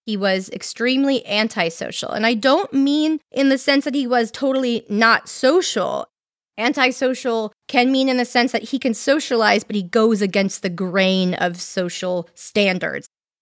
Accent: Calabasas, California, United States; We grew up in Calabasas as a small town at that point, and reputations spread fast in those kind of communities.

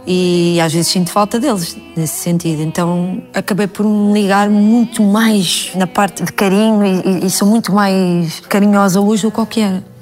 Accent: Lisbon, Portugal; Eu sou de Chelas, tu também és e nós vamos conseguir.

